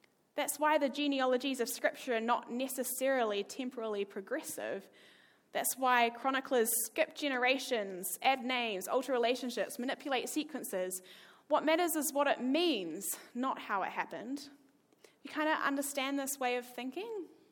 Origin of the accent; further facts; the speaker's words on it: New Zealand; I grew up in New Zealand